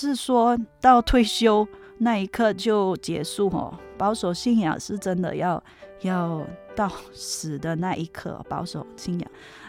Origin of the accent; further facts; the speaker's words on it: West Coast, Malaysia; 我是来自马来西亚西海岸嘉颖教会的 … 神学生。小妹从小就信主